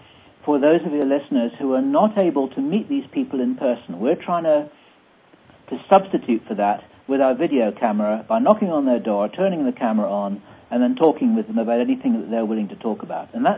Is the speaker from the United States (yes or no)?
no; England, United Kingdom; And I'm the resident Englishman here, so I apologize to anyone who finds my accent rather weird.